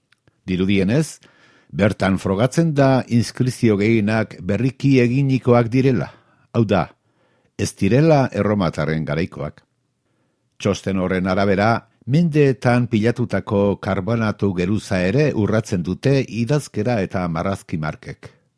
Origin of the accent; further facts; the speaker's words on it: Basque Country, Spain; Arabako euskalduna naizen aldetik, izugarri postuko nintzateke erromatarren garaiko euskarazko testigantzak aurkituko balira.